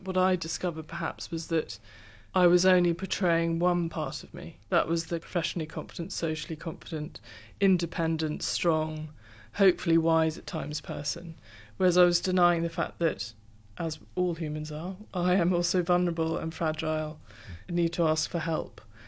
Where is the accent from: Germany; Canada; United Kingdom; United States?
United Kingdom; as a Brit, it's often you fib, complaining